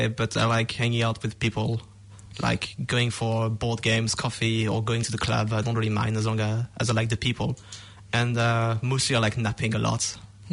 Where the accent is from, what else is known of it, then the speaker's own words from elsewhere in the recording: French Polynesia; first language French; English is a second language; I came from French Polynesia, which is an island in the Maori Maori Pacific Islands.